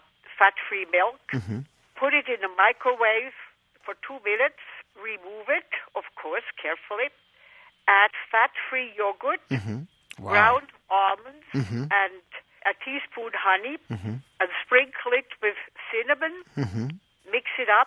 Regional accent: Switzerland; I am originally from Switzerland

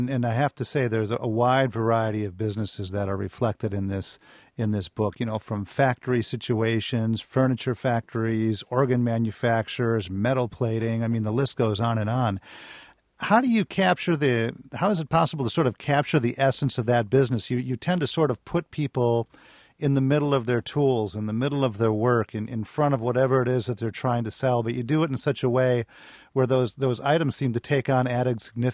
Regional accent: La Crosse, Wisconsin, United States; I'm from Wisconsin, and I'm specifically from La Crosse

